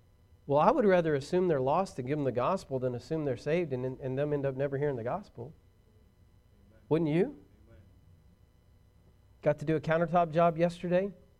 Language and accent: English; Braggs, Oklahoma, United States; I'm from Braggs. I lived on Bragg's Mountain. It's a mountain, in case you didn't know. That's what we called it. And then I moved to Vianne.